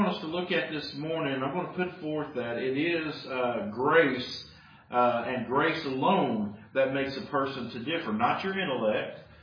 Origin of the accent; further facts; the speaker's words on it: United States; other countries will call us Christians because we're from America, okay?